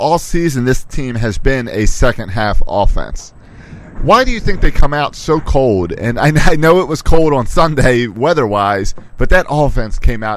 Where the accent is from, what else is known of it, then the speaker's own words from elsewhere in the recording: Maryland, United States; But tonight I'm making them do their homework because I grew up in Maryland.